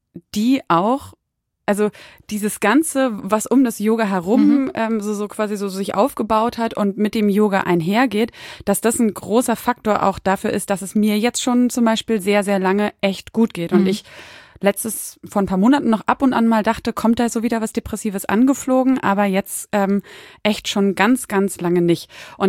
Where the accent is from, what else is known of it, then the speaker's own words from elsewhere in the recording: Berlin, Germany; Berlin ist doch toll und ist doch meine Heimat.